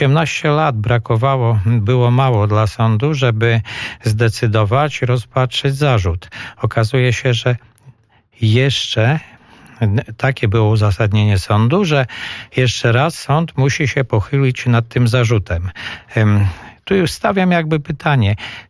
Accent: Podlaskie Voivodeship, Poland; Ja pochodzę z województwa podlaskiego.

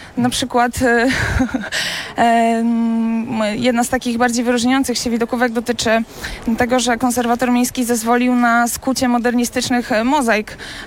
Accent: Olsztyn, Warmian-Masurian Voivodeship, Poland; now in Toruń, Poland; Przede wszystkim torunianka z wyboru, nie od urodzenia. Pochodzę z Olsztyna.

